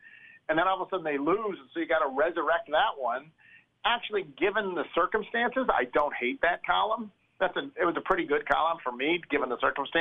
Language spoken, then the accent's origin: English; Buffalo, New York, United States; one in Minneapolis, one in Seattle, and one in Buffalo, my hometown.